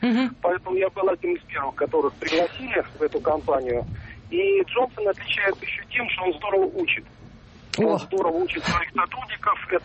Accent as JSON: {"language": "Russian", "region": "Saint Petersburg", "country": "Russia", "said": "я из Петербурга."}